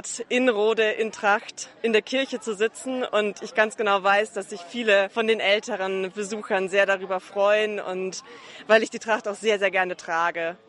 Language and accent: German; Fürth, Bavaria, Germany; ich bin 27 und ich komme aus Fürth.